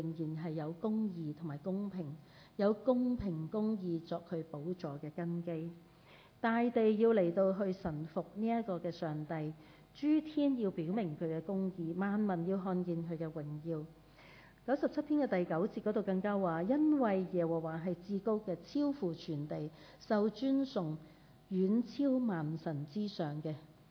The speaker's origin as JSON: {"language": "Cantonese", "country": "Hong Kong", "tie": "born there", "said": "我們在英國殖民地出生，當時是英女王會直接管轄我們，管轄我們的是香港的總督。"}